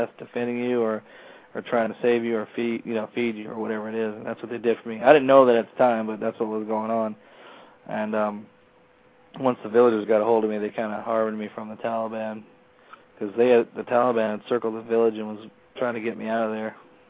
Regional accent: Huntsville, Texas, United States; A little town in East Texas.

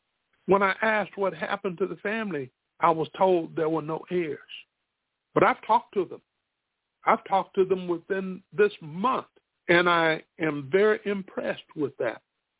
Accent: Spartanburg, South Carolina, United States; in my hometown of Spartanburg, South Carolina, in the 1960s, they didn't even put the obituary of a black person on the obituary page.

